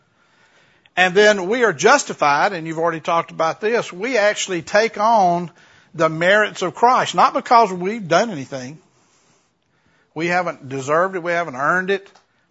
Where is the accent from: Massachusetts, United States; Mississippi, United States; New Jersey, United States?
Mississippi, United States; now in Alabama, United States; Well, I usually say Alabama. That is where I live, so. But I am from Mississippi, as you're right.